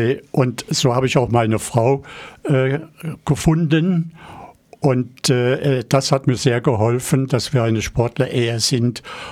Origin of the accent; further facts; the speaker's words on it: Koblenz, Rhineland-Palatinate, Germany; Ich stamme ursprünglich aus Koblenz. Koblenz war eine große Garnisonsstadt, Amerikaner, Engländer, Franzosen.